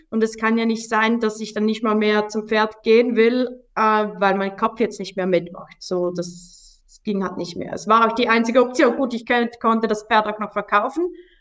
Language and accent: German; Zurich, Switzerland; Ich bin 32 Jahre alt. Ich komme aus der Schweiz in der Nähe von Zürich.